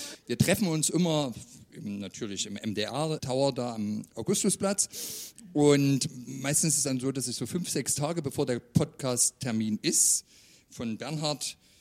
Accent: Leipzig, Saxony, Germany; ich stamme aus dem Leipziger Osten, Engelsdorf. Da sind nicht alles Engel.

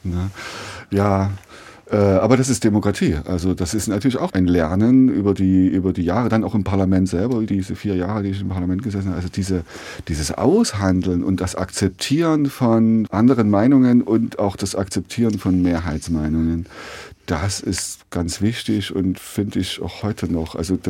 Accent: Burgstädt, Saxony, Germany; Ich bin Burgstädter im Seidesfall, genau. Aber diese Einordnung oder dieser Regionsstolz Ostdeutsch, das kann ich überhaupt nicht nachvollziehen.

